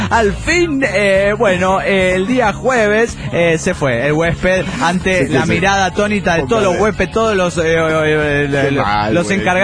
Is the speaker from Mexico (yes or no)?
yes; Puerto Morelos, Quintana Roo, Mexico; Hola, soy el bicholón de Puerto Morelos, Quintana Roo, México.